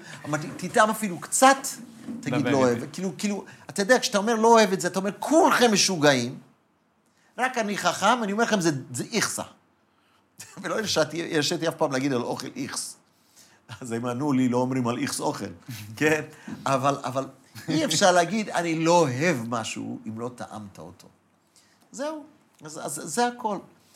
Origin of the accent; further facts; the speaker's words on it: United States; Hebrew is a second language; בתור אמריקאי שיודע אנגלית